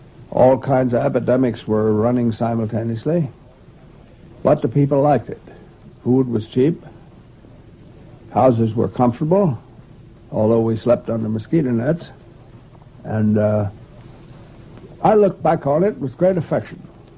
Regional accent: Baltimore, Maryland, United States; born there; I was born on Lexington Street in Baltimore near Fremont.

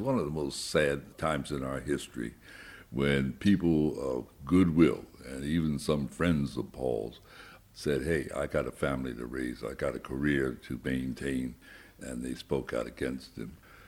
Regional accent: Wilmington, Delaware, United States; I grew up in Wilmington, Delaware, and was born at the Memorial Hospital

